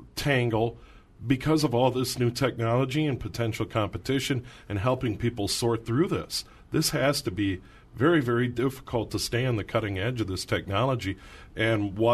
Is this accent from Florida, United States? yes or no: no; Minnesota, United States; I can remember when cable television came to the suburb that I grew up in here in the Twin Cities